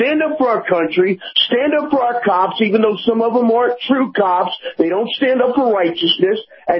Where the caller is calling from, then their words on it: Tampa, Florida, United States; in Tampa.